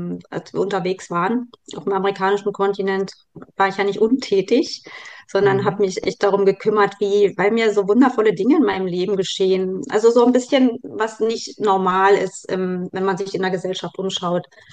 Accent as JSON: {"language": "German", "country": "Germany", "said": "ich habe ja auch Familie hier in Deutschland und die Familie ist mir eben auch wichtig und nah und außerdem ist es auch meine Heimat."}